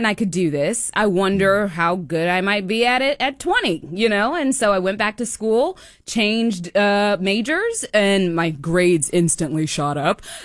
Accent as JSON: {"language": "English", "town": "Newport News", "region": "Virginia", "country": "United States", "said": "Originally from Newport News, Virginia. I'm a military brat, though, so I kind of popped everywhere. Shout out to my dad for serving his country. But originally from Virginia and then have just bopped everywhere. This is my third time living in Texas"}